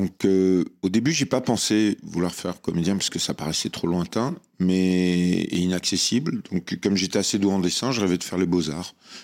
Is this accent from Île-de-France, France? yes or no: no; Avranches, Normandy, France; born there; Je suis né à Avranches, dans le 50, mais j'ai jamais grandi là-bas. C'est parce que ma grand-mère habitait Sartilly, une ville entre Granville et Avranches. Donc en Normandie, dans la baie du Mont-Saint-Michel.